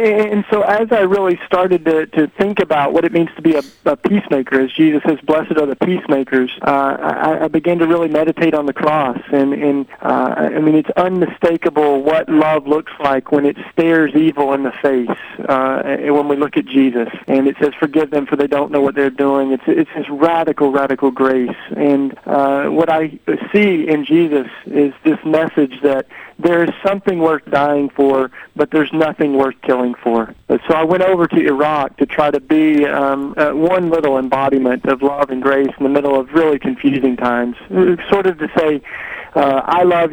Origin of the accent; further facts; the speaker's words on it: the South, United States; Like I grew up in the South, down here in the Bible Belt, and my dad was in Vietnam